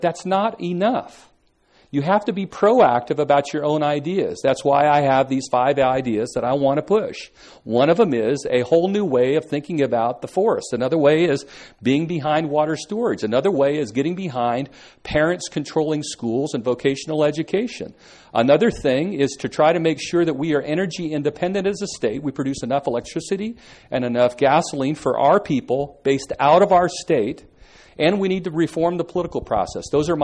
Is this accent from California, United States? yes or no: yes; Hayfork, California, United States; When I was a kid growing up in Hayfork, we had Little League teams